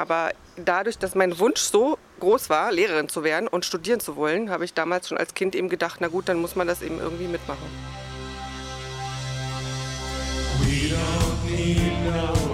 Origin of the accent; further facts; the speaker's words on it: Dresden, Saxony, Germany; born there; now in Brandenburg, Germany; Ich komme gebürtig aus Dresden.